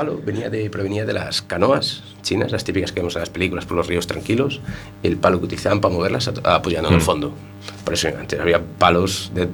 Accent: Spain; Español y gallego, algo de chapurreo inglés y poco. Como todo español.

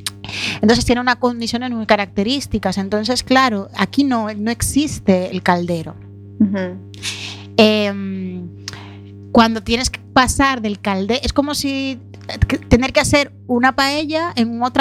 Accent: Dominican Republic; Yo soy más dominicana que el plátano.

